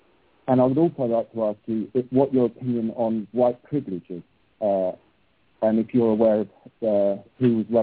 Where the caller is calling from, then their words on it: England, United Kingdom; I'm actually calling from England as well.